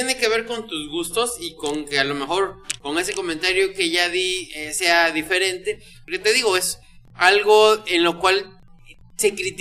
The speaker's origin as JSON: {"language": "Spanish", "country": "Mexico", "said": "es un género que se me hace muy cercano a nosotros como mexicanos"}